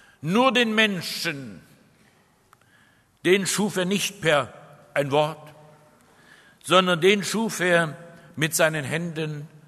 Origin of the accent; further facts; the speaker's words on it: Israel; Ich komme aus Israel.